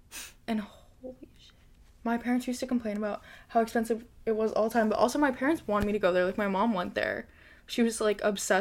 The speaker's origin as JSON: {"language": "English", "region": "New Jersey", "country": "United States", "said": "So we're from the Jersey Shore, and a lot of schools in this area, instead of doing, like, after prom"}